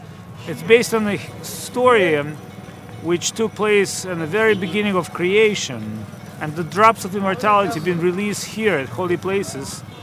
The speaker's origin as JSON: {"language": "English", "country": "Russia", "said": "I'm from Russia, and I'm very happy to be here with my friends from America, England, and India."}